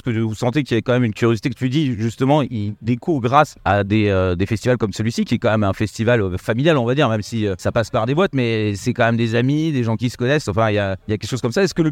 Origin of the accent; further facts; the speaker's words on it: France; ah, je suis français, ça va pas être bon.